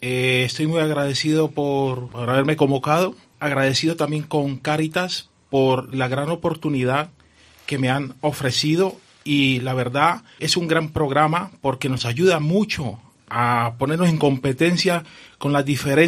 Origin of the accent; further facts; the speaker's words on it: Colombia; now in León, Spain; Yo soy colombiano, de profesión conductor.